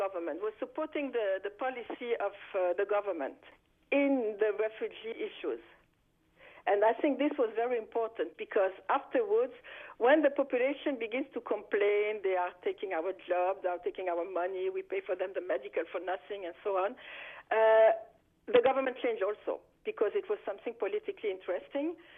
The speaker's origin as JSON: {"language": "English", "country": "France", "moved": "yes", "said": "I am an immigrant. I came from France."}